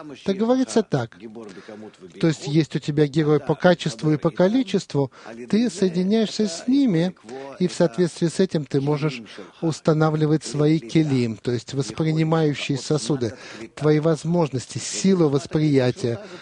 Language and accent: Russian; Rishon LeZion, Central District, Israel; из Ришон-Лициона.